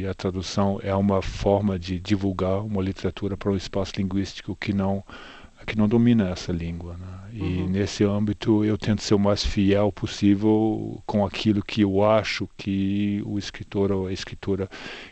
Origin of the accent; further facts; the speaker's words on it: Brazil; also born or lived in Germany; Sou alemão, mas meu contato com a língua começou no Brasil por um acaso, porque eu cresci lá, simplesmente. Meus pais foram trabalhar no Brasil e eu cresci lá e fui alfabetizado em português.